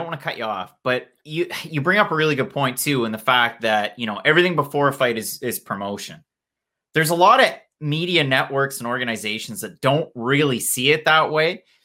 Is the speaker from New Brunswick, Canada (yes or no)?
yes; New Brunswick, Canada; Oh, we're from New Brunswick.